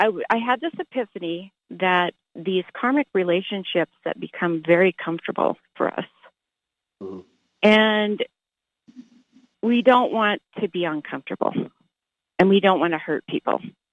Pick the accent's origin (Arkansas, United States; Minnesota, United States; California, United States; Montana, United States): Montana, United States; I am from Montana.